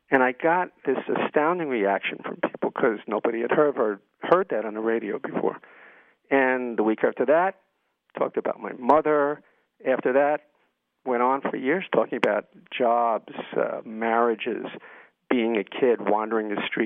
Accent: New York, United States; born there; But by the time I did that, I was still a hick going into the city, even though I was born in New York.

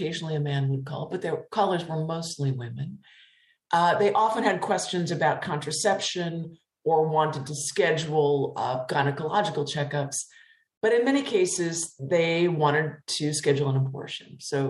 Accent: Appalachia, United States; I'm from a working class background. I grew up in Northern Appalachia, in coal mining country. And the people surrounding me were working class people too.

